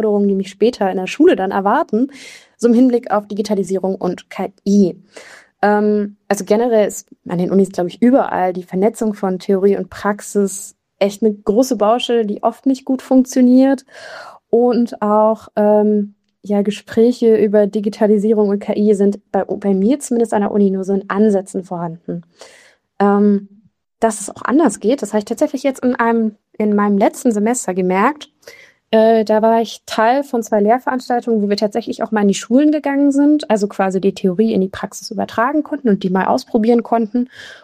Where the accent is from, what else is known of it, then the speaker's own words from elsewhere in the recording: Berlin, Germany; Ich bin aus Berlin